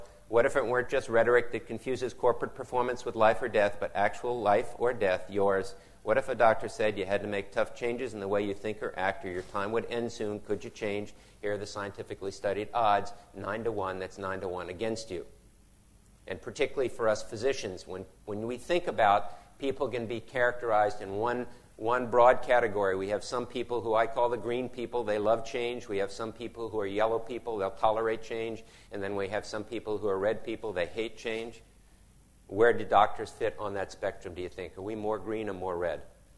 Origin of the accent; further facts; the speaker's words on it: New Orleans, Louisiana, United States; I grew up here in New Orleans, and I lived in the same house from the time I was a year and a half old till the time I was 18.